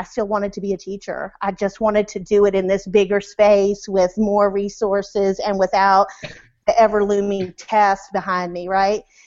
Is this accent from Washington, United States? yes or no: yes; Washington, United States; Well, I grew up in Washington State.